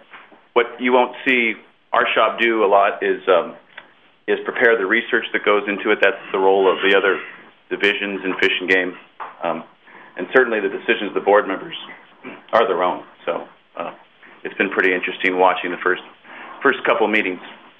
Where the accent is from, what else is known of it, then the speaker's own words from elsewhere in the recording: Juneau, Alaska, United States; now in Seattle, United States; I'm from Juneau, born there.